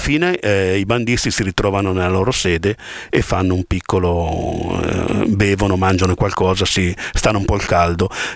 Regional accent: Gaggiano, Lombardy, Italy; anche nel mio paese, che è Gaggiano, si faceva di notte.

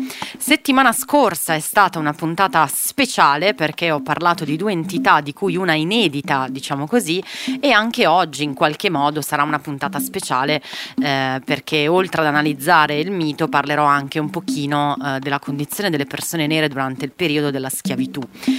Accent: Brazil; in quanto brasiliana e appassionata di miti e di storie

